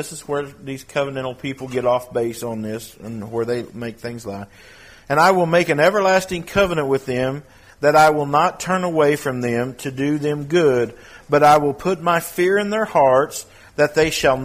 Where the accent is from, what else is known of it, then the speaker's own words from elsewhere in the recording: Bristow, Oklahoma, United States; I have a good friend that I grew up with in Bristow